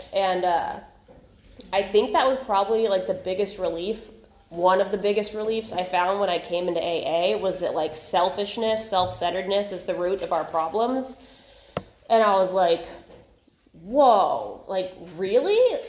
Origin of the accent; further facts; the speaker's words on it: Huntington Beach, California, United States; I grew up in Huntington Beach, which is in Orange County.